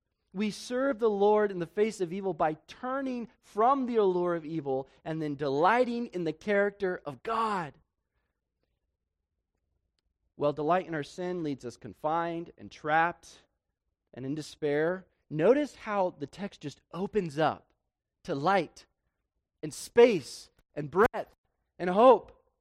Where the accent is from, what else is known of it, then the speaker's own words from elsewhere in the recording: Colorado, United States; I grew up in Colorado, and often we'd go up to the mountains, and there were several tunnels.